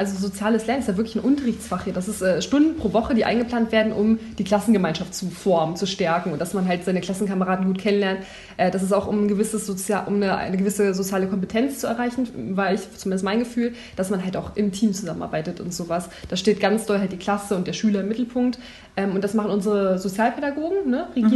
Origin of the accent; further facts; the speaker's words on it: Vechelde, Lower Saxony, Germany; Ich war ja auch weit weg von zu Hause. Ich bin ja von Vechelde nach Peine gekommen und das war eine große Überwindung für mich damals als Fünftklässlerin.